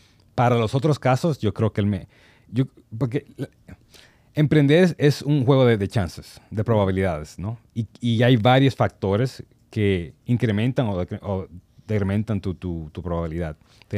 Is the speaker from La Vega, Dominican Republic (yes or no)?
no; Santo Domingo, Dominican Republic; now in New York, United States; cuando yo crecí aquí, vendiendo guayaba en los Trinitarios, hasta que emigré a Harlem